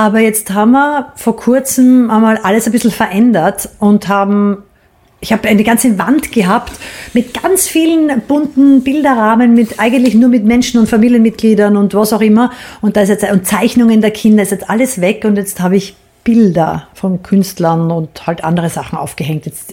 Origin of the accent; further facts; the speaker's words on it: Styria, Austria; als Steirerin lernst du mit 3 Skifahren, das ist klar.